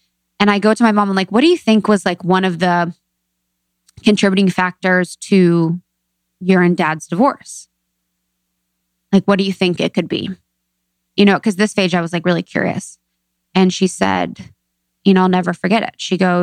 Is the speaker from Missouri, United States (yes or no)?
no; Ohio, United States; I went to college at Miami of Ohio, in Ohio. I'm from Ohio, small town gal.